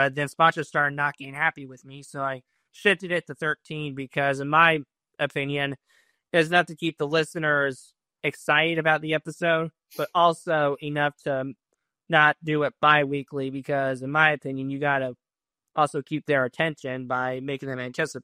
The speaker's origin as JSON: {"language": "English", "region": "Indiana", "country": "United States", "tie": "born or raised there", "said": "Indiana, southern central-ish."}